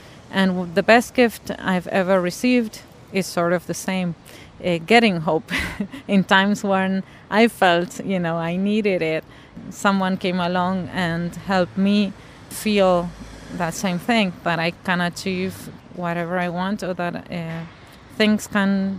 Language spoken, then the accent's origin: English; Buenos Aires, Argentina; from Argentina, Buenos Aires.